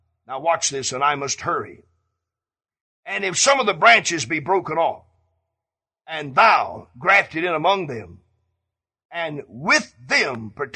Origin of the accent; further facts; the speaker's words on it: United States; born there; I'm an American. I was born in America. Thank God for America.